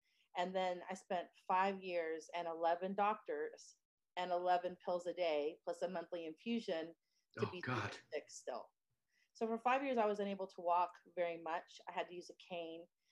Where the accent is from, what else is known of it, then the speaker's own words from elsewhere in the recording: Texas, United States; I love Texas. I'm from Texas. My whole family's in Texas.